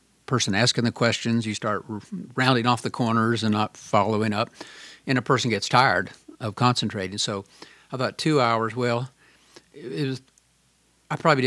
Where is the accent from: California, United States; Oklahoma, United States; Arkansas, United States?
Oklahoma, United States; people would know I either wrote the book or I was from Oklahoma.